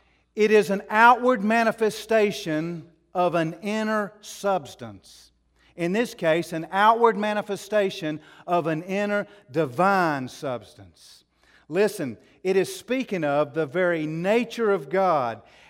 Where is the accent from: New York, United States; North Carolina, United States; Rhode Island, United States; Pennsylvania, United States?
North Carolina, United States; Asheville; born there; I was born in Asheville in 1958. I grew up as a kid in a certain neighborhood with certain friends.